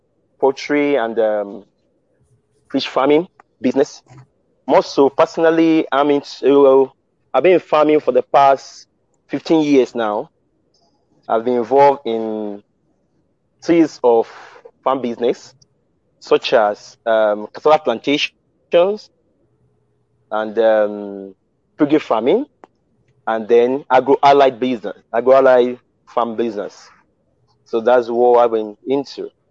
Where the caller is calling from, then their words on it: Ibadan, Oyo, Nigeria; I'm right talking from Ibadan, Nigeria.